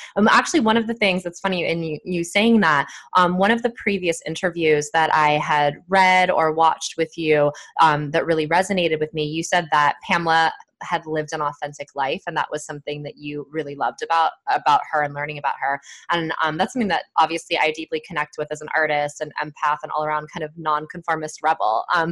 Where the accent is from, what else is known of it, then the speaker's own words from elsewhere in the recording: Pennsylvania, United States; born there; also born or lived in Amsterdam, Netherlands; I was born in Pennsylvania and I went to high school in Amsterdam in the Netherlands.